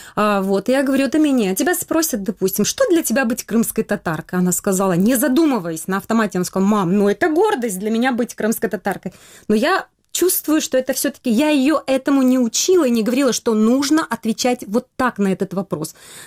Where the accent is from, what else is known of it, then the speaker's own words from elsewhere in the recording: Tashkent, Uzbekistan; С детства я родилась в Ташкенте в 72-м году